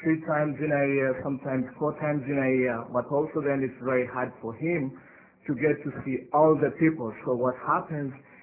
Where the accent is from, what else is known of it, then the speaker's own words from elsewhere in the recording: Nairobi, Kenya; I come from Nairobi, Kenya